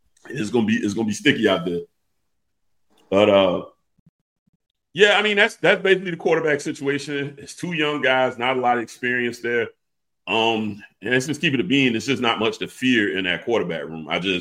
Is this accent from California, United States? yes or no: no; Georgia, United States; The reason a person like me, not from Miami, I'm from Georgia.